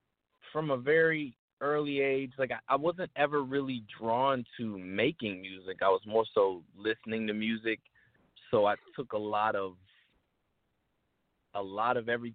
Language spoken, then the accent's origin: English; Atlanta, Georgia, United States; I was born in Decatur, Georgia, raised pretty much everywhere. I've been on north side, south side, east side, west side of Atlanta. So I can really say 100% I'm a Georgia boy.